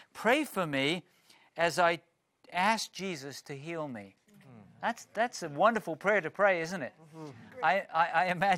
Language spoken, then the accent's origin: English; United Kingdom; Here's one from Jane in my home country of the United Kingdom.